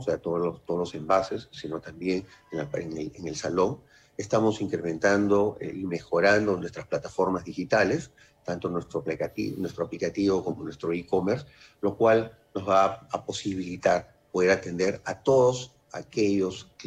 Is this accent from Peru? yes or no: yes; Peru; de las principales fuentes de proteína que tiene el peruano, ¿no? Y nosotros, fíjate, estadísticamente somos el país latinoamericano con más consumo per cápita de pollo, ¿no?